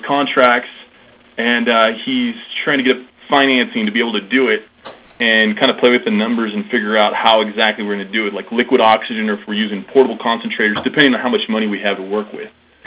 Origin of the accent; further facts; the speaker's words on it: San Diego, California, United States; Oh, I'm from San Diego, man. I know the pyramid and that Miramar Road.